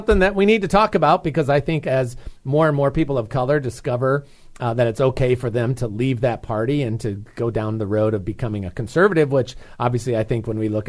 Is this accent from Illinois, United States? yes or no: yes; Illinois, United States; I mean, I grew up in the Midwest for the most part and around Chicago.